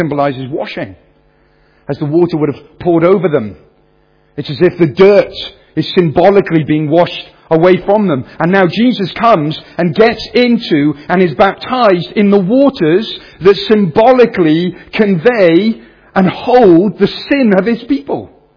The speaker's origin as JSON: {"language": "English", "region": "Wales", "country": "United Kingdom", "tie": "born or raised there", "said": "And it's Wales. I grew up in Wales. So the sun came out once a year."}